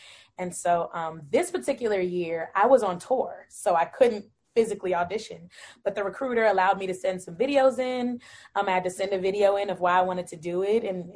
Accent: Bowie, Maryland, United States; Yeah, I grew up in Bowie. My parents actually are from Jamaica and Guyana. My mother's from Jamaica. My father's from Guyana.

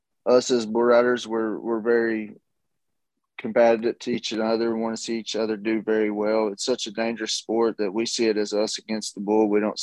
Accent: Tazewell, Virginia, United States; Yep, Southwest Virginia. I grew up in Tazewell, Virginia.

